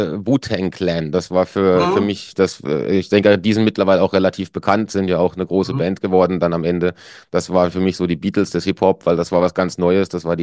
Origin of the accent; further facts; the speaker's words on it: Baden-Württemberg, Germany; also ich komme nicht direkt aus Baden-Baden, sondern aus einem kleinen Dorf da in der Nähe oder so eine Kleinstadt, ja, da in der Nähe.